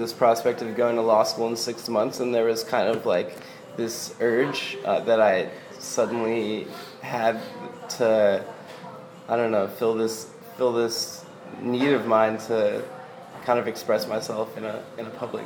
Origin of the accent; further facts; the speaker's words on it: Las Vegas, Nevada, United States; I grew up in Las Vegas, which was a red state.